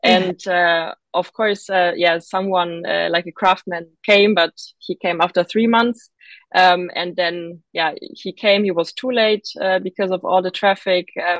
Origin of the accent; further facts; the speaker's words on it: Berlin, Germany; growing up in Berlin, for me, many things were like so natural and obvious.